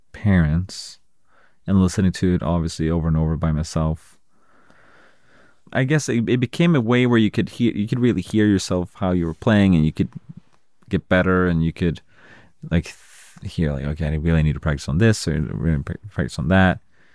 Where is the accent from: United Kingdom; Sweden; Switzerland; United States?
Sweden; like we had … in Sweden, and then we had some other. They were not from my hometown, but we had other like hardcore bands from my town called.